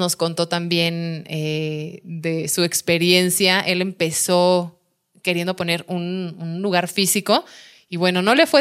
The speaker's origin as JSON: {"language": "Spanish", "region": "Mexico City", "country": "Mexico", "said": "Soy de Ciudad de México y así como tú, soy una vecina enamorada de Cibatá."}